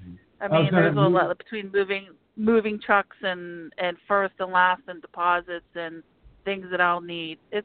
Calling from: Pittsburgh, Pennsylvania, United States; Pittsburgh, Pennsylvania.

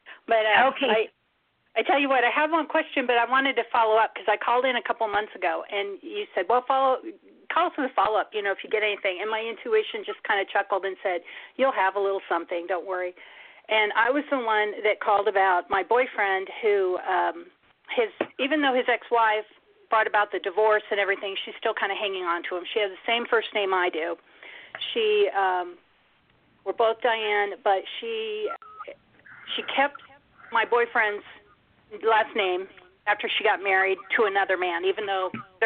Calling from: Nebraska, United States; You have to go west. It's Nebraska.

